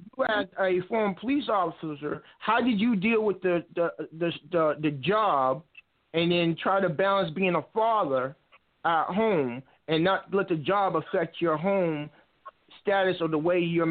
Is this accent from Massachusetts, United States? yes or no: yes; Brockton, Massachusetts, United States; also born or lived in Stowe, Massachusetts; I grew up in Stowe, Massachusetts, and finished being raised in Brockton.